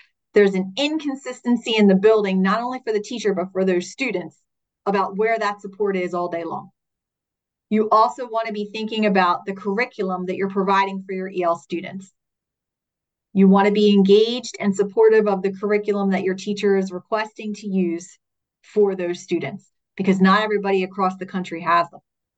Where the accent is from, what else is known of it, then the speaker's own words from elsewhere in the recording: Philadelphia, Pennsylvania, United States; I come from Philadelphia, which I lovingly say is sometimes the fastest speaking, most impatient part of the country.